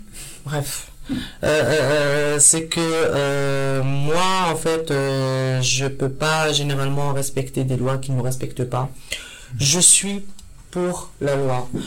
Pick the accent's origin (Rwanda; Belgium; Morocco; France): Morocco; born there; je suis née au Maroc, je suis nommée musulmane